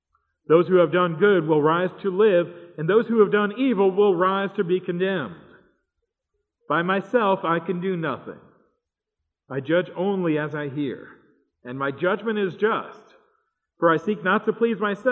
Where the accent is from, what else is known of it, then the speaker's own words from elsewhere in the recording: New York City, New York, United States; Now, I grew up in New York City, just a little bit south of Harlem